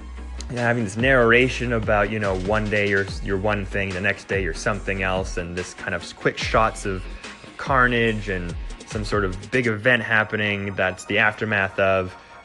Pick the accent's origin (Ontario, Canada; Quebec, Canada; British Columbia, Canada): British Columbia, Canada; Vancouver; This filmed in my hometown of Vancouver.